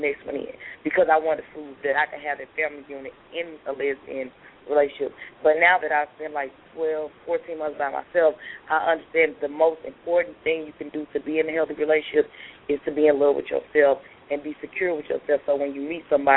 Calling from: St. Louis, Missouri, United States; I'm calling from St. Louis.

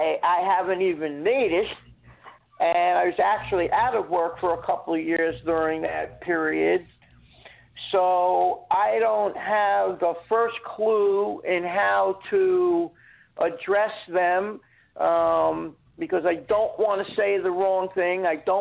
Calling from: Florida, United States; I'm calling from Florida.

